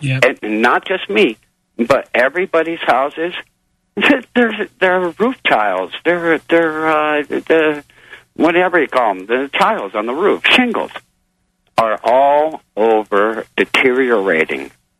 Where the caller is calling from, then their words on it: Eau Claire, Wisconsin, United States; I'm calling from Wisconsin, Eau Claire. All the soil here it's turning to sand.